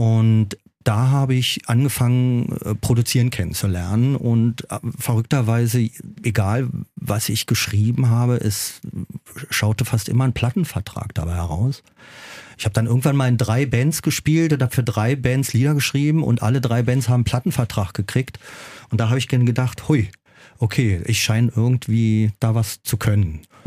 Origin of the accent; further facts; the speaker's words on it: Berlin, Germany; ich bin aus West-Berlin, ich bin aus Lankwitz, aus so einem ganz kleinen Bezirk, ja. Und West-Berlin war winzig, das ist ein Kaff gewesen, ja.